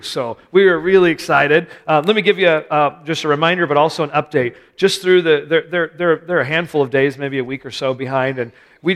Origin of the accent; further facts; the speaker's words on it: California, United States; And then, I know, I'm from California